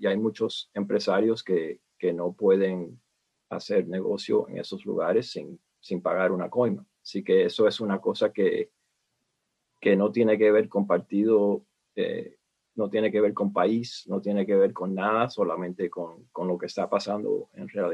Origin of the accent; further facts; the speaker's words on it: Cuba; born there; yo nací en Cuba. Así que, aunque soy ciudadano americano, no puedo ser presidente.